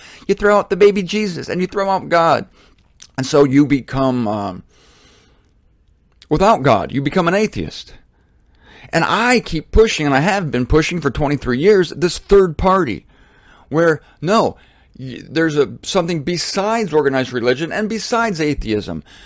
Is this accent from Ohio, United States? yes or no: yes; Canton, Ohio, United States; Am I not proud of my hometown of Canton, Ohio, where I went to school?